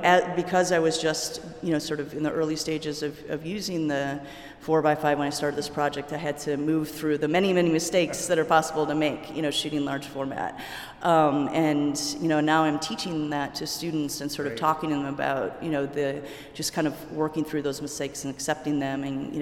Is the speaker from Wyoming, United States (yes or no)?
no; Michigan, United States; also born or lived in Chicago; But yeah, I grew up in Michigan, and you know, I started photography when I was sort of towards the end of high school